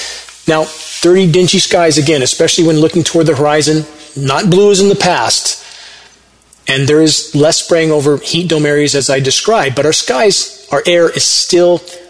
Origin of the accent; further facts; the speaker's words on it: Upland, California, United States; It's every bit as filthy as the smog capital of the world where I grew up in Upland, California in the 70s.